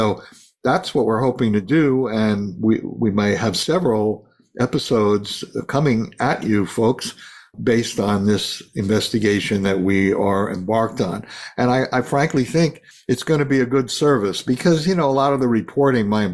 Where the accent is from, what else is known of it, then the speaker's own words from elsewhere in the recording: Brooklyn, New York, United States; I grew up when Fiorello LaGuardia was mayor, and in the midst of the high point, that's what I was born into in Brooklyn back in the 40s.